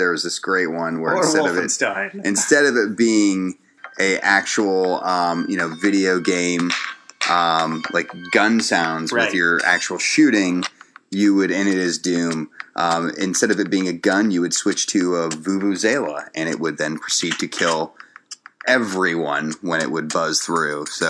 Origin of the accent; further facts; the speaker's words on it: United States; I'm American, so I don't know how that much is